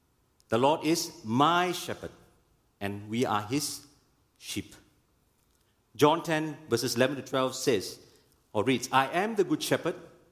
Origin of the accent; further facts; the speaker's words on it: Kuala Lumpur, Malaysia; Growing up in Sentul, Pasar Dalam, that's where I grew up in.